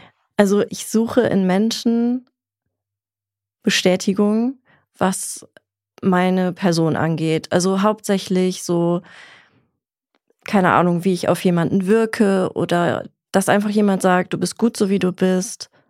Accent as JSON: {"language": "German", "country": "Switzerland", "moved": "yes", "lives_now": "Germany", "said": "Also ich bin eigentlich Schweizerin. Wir sind nach Deutschland gezogen, weil meine Mutter sich hier neu verliebt hat."}